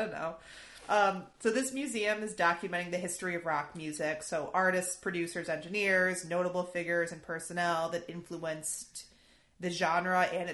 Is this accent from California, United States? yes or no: no; Detroit, Michigan, United States; I have been to Cleveland. I am from Detroit. I have been to Cleveland.